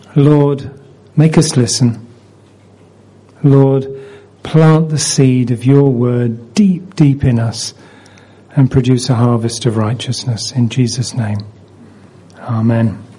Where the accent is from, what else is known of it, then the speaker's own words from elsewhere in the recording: Wales, United Kingdom; I'm Welsh, you see. I was born in South Wales, and we're very emotional people.